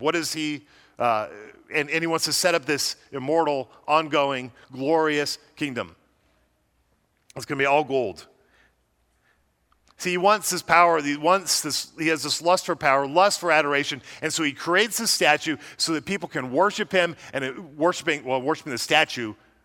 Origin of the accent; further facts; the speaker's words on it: United States; As an American, a little bit foreboding to see